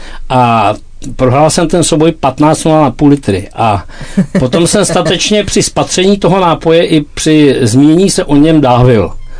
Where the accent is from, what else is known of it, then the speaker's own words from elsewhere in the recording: Plzeň, Plzeň Region, Czechia; Já jsem z západní Čech, já jsem z Plzně.